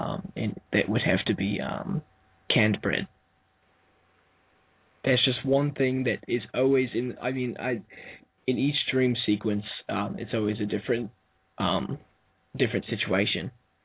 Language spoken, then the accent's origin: English; South Africa; born there; I was born in South Africa, believe it or not, and I was born there